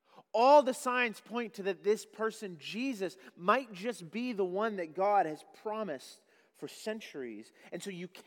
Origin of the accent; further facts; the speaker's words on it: Kamloops, British Columbia, Canada; She says one of the things she most regrets when we were growing up in Kamloops is that in 2010, when the Olympics took place in Vancouver, 4 hours down the road, not far at all, we didn't go.